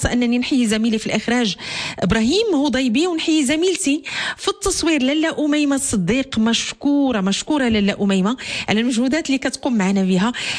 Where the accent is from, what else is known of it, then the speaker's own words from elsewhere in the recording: Morocco; حنا كمغاربه كمواطنين